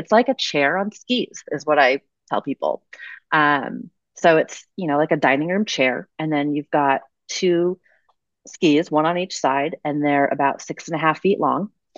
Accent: Fairbanks, Alaska, United States; Well, actually, I'm born and raised in Fairbanks. So I consider myself a lifer.

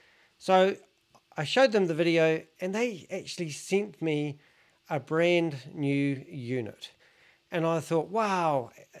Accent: New Zealand; I'm a Kiwi

